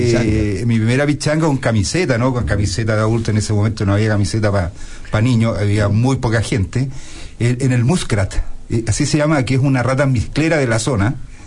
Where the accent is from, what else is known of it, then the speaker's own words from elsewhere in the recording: Valparaíso, Chile; born there; Yo nací en Valparaíso.